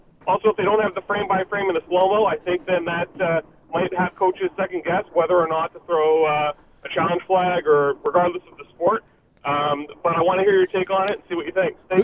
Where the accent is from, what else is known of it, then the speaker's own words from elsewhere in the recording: Toronto, Ontario, Canada; I'm from Toronto